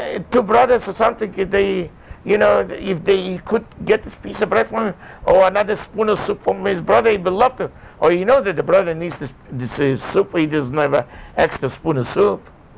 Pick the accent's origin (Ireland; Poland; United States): Poland; I said, I'm from Sandomierz, from Sosnowiec.